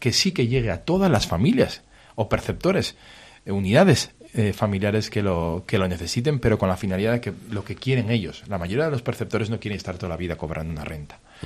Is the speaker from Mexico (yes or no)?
no; Navarre, Spain; Pero es que ya cuestionarlo es cuestionar nuestra identidad también como navarros.